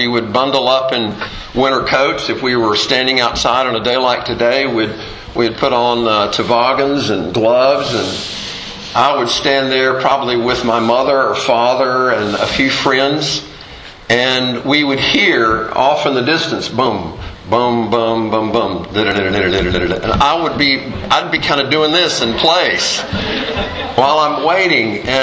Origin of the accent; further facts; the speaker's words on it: Fayetteville, North Carolina, United States; In the 1950s, in my hometown, we would have a Christmas parade. Maybe you would have one of those in your hometown. But in Fayetteville, in the eastern part of the state, we always had a Christmas parade this time of year.